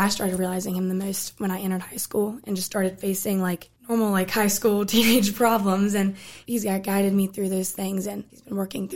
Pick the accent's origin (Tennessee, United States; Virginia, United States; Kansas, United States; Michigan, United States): Virginia, United States; Broadway; I grew up in Broadway, Virginia, and I've lived with both my parents all my life and my two older brothers, Ryan and Austin.